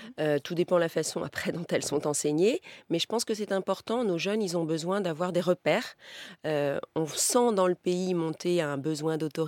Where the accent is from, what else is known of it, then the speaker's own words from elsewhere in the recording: Brittany, France; Chez nous, en Bretagne, on n'est pas tellement favorable au travail le dimanche.